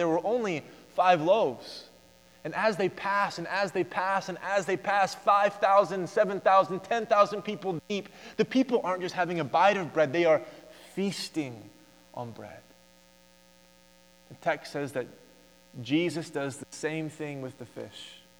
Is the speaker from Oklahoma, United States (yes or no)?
yes; Oklahoma, United States; We grew up in Oklahoma. We'd go to the University of Oklahoma and watch a football game.